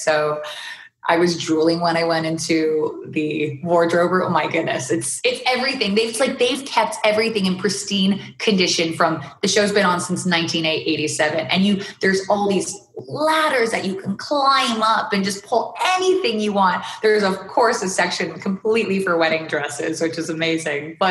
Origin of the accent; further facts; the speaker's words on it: Canada; I'm Canadian. We're celebrated for being nice.